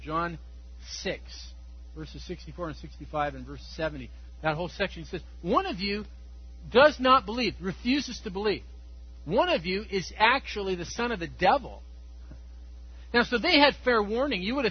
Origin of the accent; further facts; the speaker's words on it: Georgia, United States; that guy's on the most wanted list in the state of Georgia, my home state.